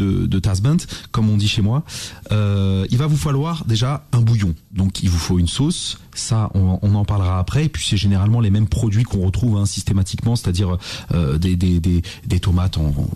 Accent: Kabylie, Algeria; Moi, vous le savez, je suis originaire d'Algérie et plus précisément de Kabylie, de mes deux parents qui sont à Béjaïa. On dit bougie. Moi, je dis le Béjaïa, effectivement.

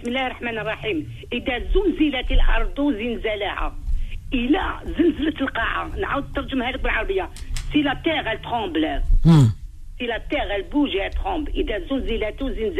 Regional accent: Blida, Blida Province, Algeria; also born or lived in Algiers; Je suis de la Casbah aussi.

